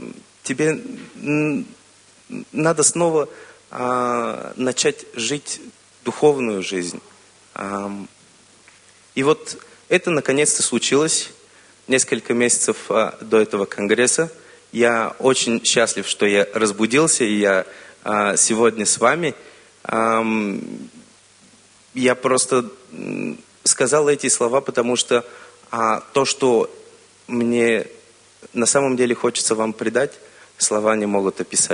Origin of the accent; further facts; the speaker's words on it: Bulgaria; я из Болгарии. Это мой первый конгресс.